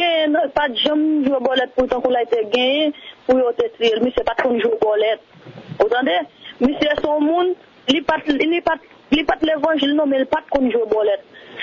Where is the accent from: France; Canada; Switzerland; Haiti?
Haiti; Comme c'est haïtien lié, ou qu'on est haïtien